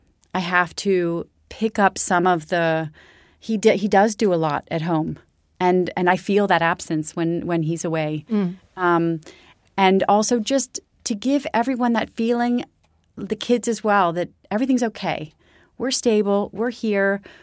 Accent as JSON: {"language": "English", "country": "United States", "lives_now": "Switzerland", "said": "I'm less American than I used to be."}